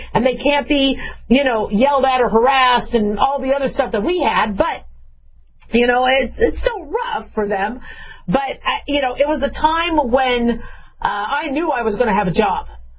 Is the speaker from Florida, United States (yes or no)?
no; Arizona, United States; also born or lived in California / Nevada; So I was born in California, grew up in Arizona and Nevada because my father moved a lot, went to about 12 different schools. So I basically consider myself a Southwestern gal, okay?